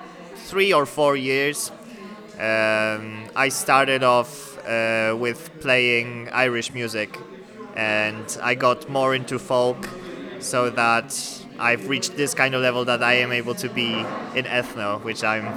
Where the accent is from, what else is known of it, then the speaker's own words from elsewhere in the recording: Świętokrzyskie Voivodeship, Poland; English is a second language; I come from Poland, from the lovely area of Holy Cross Mountains. They are the oldest mountains in Europe, and this is a very nice place to be from, I think.